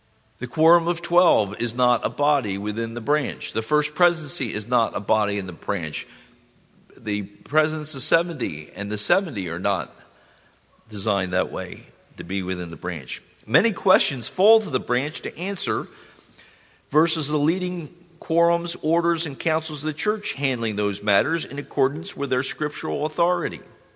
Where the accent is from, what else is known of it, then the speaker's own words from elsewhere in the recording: Haddonfield, New Jersey, United States; I grew up in the Haddonfield branch in New Jersey